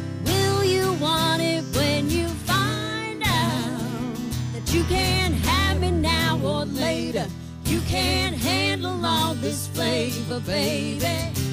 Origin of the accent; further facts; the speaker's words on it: Mount Airy, Maryland, United States; I'm a country girl. I'm from Mount Airy, Maryland. Turn left at the cow right at the church. Keep on going. That's where I'm from.